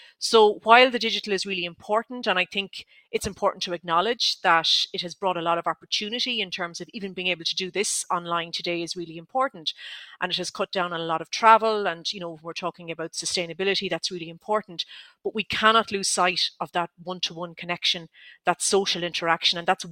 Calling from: Roscommon, Connacht, Ireland; Now, I'm coming today from Roscommon, and I've been lucky enough to be able to get onto the new fibre broadband system.

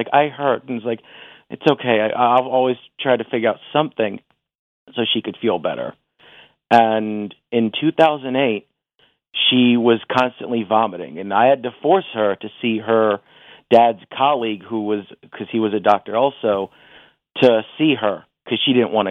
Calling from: Rockville, Maryland, United States; from Rockville.

